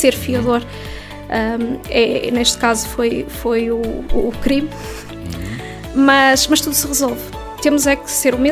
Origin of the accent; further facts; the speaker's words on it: Arcos de Valdevez, Norte, Portugal; em Arcos de Valdevez, que é a minha terra natal, com todo orgulho